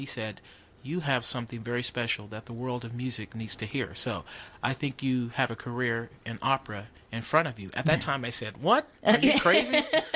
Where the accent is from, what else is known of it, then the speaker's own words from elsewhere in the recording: Youngstown, Ohio, United States; I'm from Youngstown, Ohio.